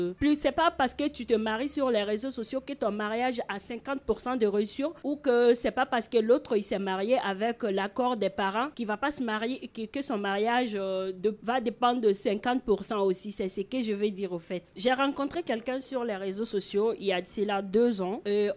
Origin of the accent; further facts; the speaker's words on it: Mali; chez nous au Mali.